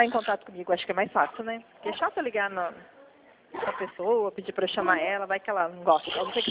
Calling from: Mogi Guaçu, São Paulo, Brazil; eu sou de Mogi Guaçu, tá?

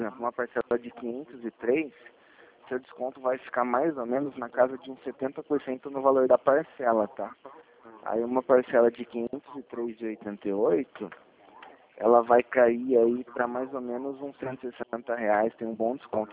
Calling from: Rio Claro, São Paulo, Brazil; eu sou aqui de Rio Claro. Eu fico aqui na Avenida 3

